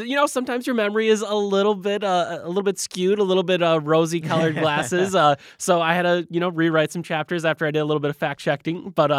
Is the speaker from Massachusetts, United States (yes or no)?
no; Slinger, Wisconsin, United States; because I am from Slinger, Wisconsin, just a little ways up here from Milwaukee, so kind of born and bred Wisconsinite.